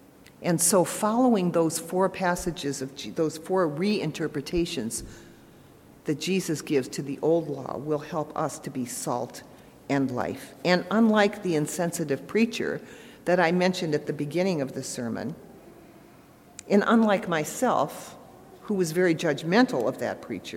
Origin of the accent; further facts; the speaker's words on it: United States; now in Canada; I am an American. I was an American. I'm a Canadian citizen. So I have a great love for my birth country.